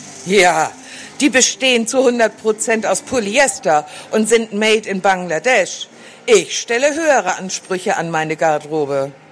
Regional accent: Hamburg, Germany; Also, die Spitzenweiber spielen in Hamburg, in meiner Heimatstadt.

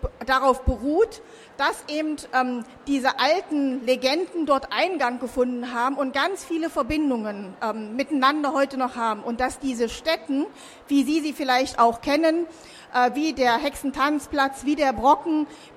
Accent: Halberstadt, Saxony-Anhalt, Germany; weil in Halberstadt, wo ich herkomme, war ein Bischof

